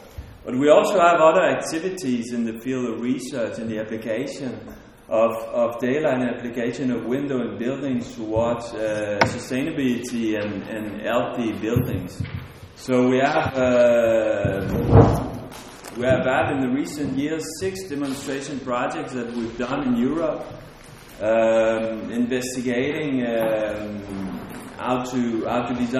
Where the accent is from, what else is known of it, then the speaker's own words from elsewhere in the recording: Canada; now in Denmark; I come from Canada and I live in Denmark for 7 years.